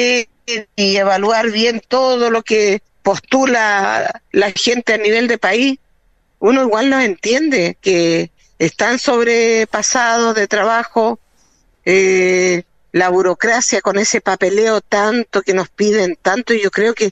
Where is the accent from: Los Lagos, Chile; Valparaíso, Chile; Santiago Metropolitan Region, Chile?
Los Lagos, Chile; vi ballet, vi todo eso siendo chilota, pero porque pude salir de la isla.